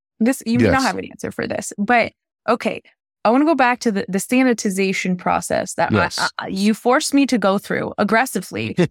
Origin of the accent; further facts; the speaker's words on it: East Coast, United States; now in Colorado, United States; I know when I grew up on the East Coast, I had never heard of mead until I moved to Colorado and was in Palisade.